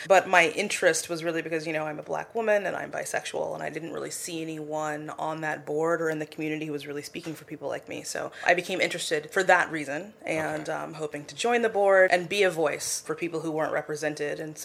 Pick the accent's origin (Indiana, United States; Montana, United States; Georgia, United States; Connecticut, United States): Indiana, United States; Anderson; I grew up in Anderson. It's about 20 minutes or so northeast of Indy.